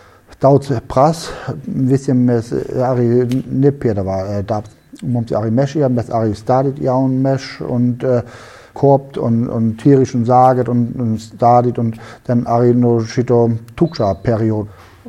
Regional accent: Schleswig-Holstein, Germany; Latvian is a second language; moved away as an adult; now in Latvia; un es no Vācijā, no Ziemeļvācijā, starp Lübeck un Kiel.

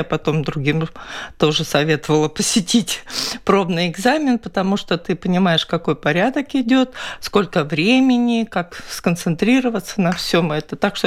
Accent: Latvia; А я из Латвии. Вот есть такая страна, я из Латвии

